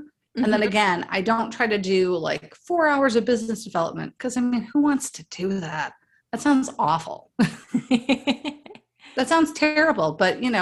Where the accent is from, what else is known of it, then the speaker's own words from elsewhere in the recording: Chicago, Illinois, United States; You know, I'm originally from Chicago and we are workhorses in the Midwest.